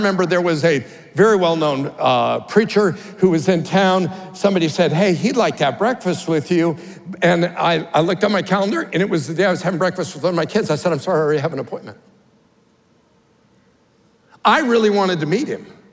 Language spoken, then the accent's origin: English; Colorado, United States; I think of the Ozarks, and I grew up in Colorado, and so the morning fog was not something you had very often.